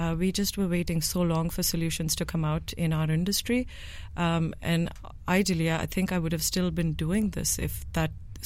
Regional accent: India; moved away as an adult; also born or lived in United States; I grew up in India, and then went to the US to study.

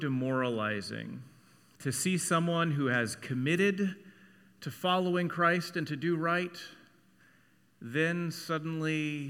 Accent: Texas, United States; I'm from Texas. Did you know that?

